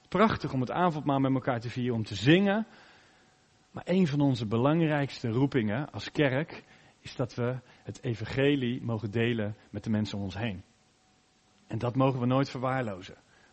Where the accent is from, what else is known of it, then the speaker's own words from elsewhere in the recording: Maassluis, South Holland, Netherlands; now in Houten, Netherlands; Het heet in Maassluis, waar ik vandaan kwam, heet dat De Schakel.